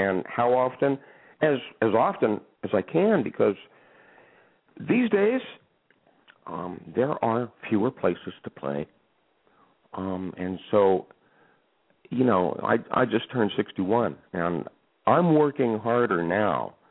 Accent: Miami, Florida, United States; also born or lived in New York; because I was coming from the West Coast, even though I was born in New York. You know, I never really lived on the East Coast except growing up in Miami.

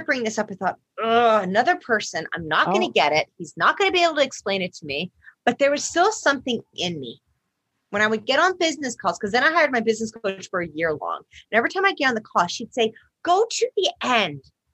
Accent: Pennsylvania, United States; He grew up on the other end of the state. He grew up in Western Pennsylvania. I grew up in Eastern Pennsylvania.

